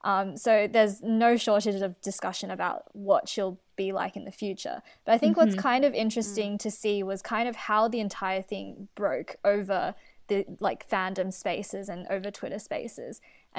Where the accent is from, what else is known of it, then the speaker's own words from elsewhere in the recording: Australia; as an Australian fan